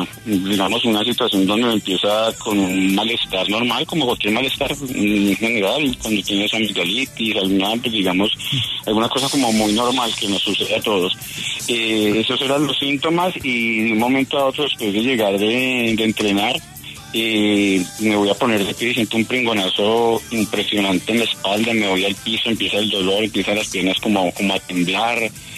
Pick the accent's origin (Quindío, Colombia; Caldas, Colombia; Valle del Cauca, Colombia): Valle del Cauca, Colombia; Buga; llegué a la selección de mi ciudad Buga, a la selección del Valle del Cauca.